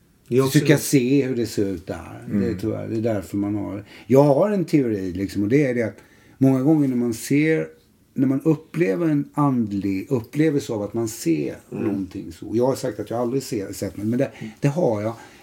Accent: Jönköping County, Sweden; Så jag kommer ju ner från Jönköping, Eksjö, Nässjö och allt.

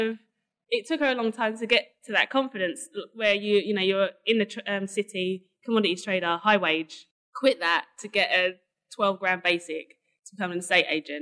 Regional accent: Dagenham, London, United Kingdom; Dagenham, Essex.

